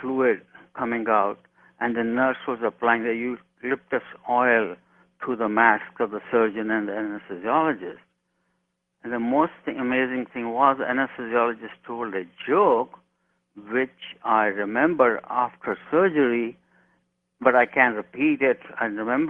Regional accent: India; Yeah, I was born and raised in India.

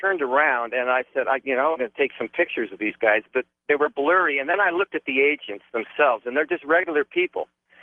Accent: San Francisco, California, United States; I talked to a couple of San Francisco cops because that's my hometown.

